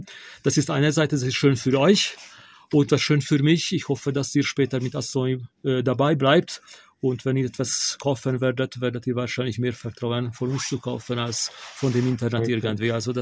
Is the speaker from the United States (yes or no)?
no; Hungary; German is a second language; moved away as an adult; now in Austria; ich komme aus Ungarn und 1990 bin ich nach Österreich rausgekommen, also ich lebe hier schon seit 34 Jahren.